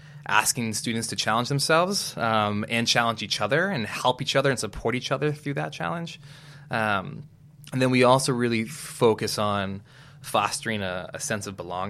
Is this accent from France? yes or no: no; Indiana, Pennsylvania, United States; So when I grew up in Indiana, Pennsylvania, I grew up in a very, like, small bubble. Our town's a small bubble.